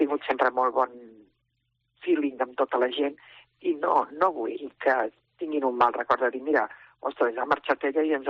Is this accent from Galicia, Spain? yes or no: no; Barcelona, Catalonia, Spain; Jo sóc molt barcelonina, m'agrada molt.